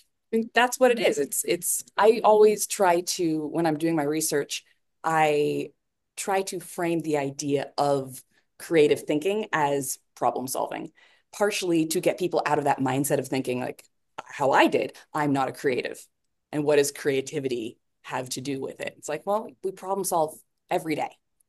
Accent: California, United States; now in Mexico; I'm personally a Taco Bell person because I grew up in California and tacos. I'm also in Mexico.

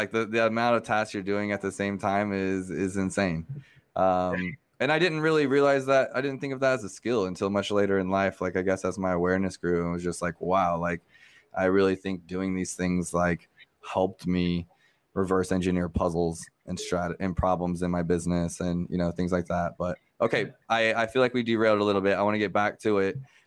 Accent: Montreal, Quebec, Canada; born there; because I'm a Canadian. I'm a dual citizen. I was born in Montreal

